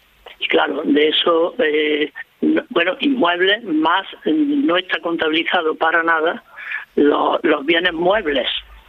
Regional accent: Córdoba, Andalusia, Spain; Yo que soy de Córdoba.

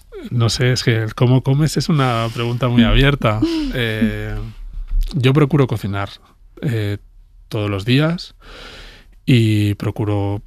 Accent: Barcelona, Catalonia, Spain; yo soy de Barcelona

